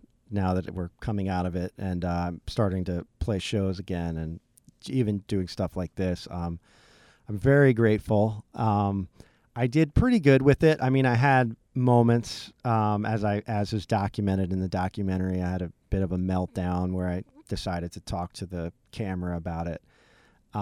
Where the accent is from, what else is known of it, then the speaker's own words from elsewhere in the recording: Pennsylvania, United States; So, you know, I grew up near Philadelphia, near New York.